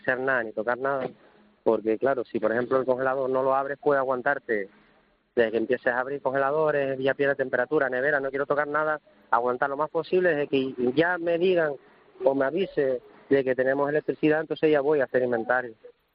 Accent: Canary Islands, Spain; now in La Gomera, Spain; Yo llevo aquí un año y medio prácticamente que me mudé a La Gomera, yo soy de Tenerife

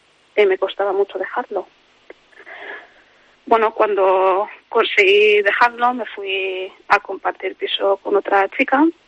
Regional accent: Spain; born or raised there; also born or lived in Morocco

